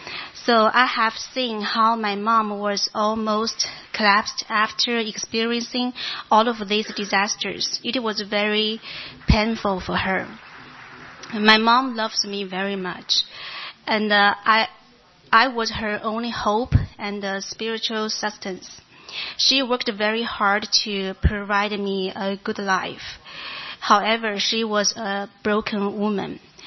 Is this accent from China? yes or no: yes; China; English is a second language; moved away as an adult; now in United States; I feel very honored to be here to share my story with you. I'm from China, and this is my third year in America. I was born as the only girl in my family